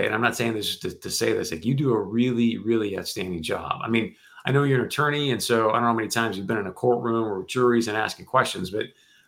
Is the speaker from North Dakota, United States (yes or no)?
yes; North Dakota, United States; which is kind of ironic growing up in North Dakota where you're surrounded by land